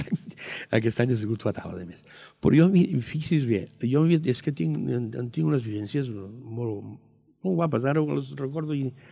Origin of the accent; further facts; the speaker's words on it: Benifallet, Catalonia, Spain; born there; now in Castellar del Vallès, Spain; vaig néixer, et van fer a Maials, i vaig néixer doncs, a Benifallet, una plena guerra. O sigui, a mi, esclar, vaig néixer l'agost del 39